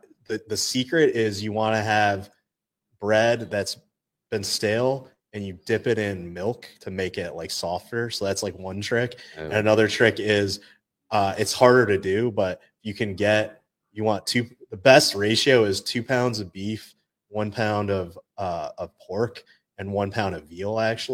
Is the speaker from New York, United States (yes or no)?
yes; New York, United States; My hometown's like halfway between Buffalo and New York City.